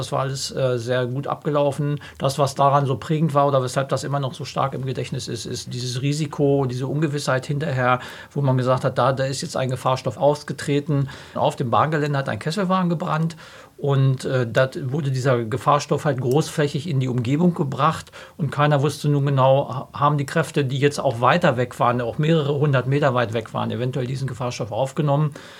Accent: Ockensen, Lower Saxony, Germany; ich komme aus Ockensen, das ist ein ganz kleiner Ort hier im Landkreis

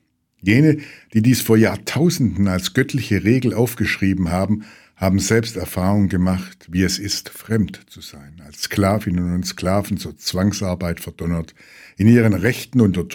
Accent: Swabia, Germany; Ich bin Schwabe und lebe in Niedersachsen.

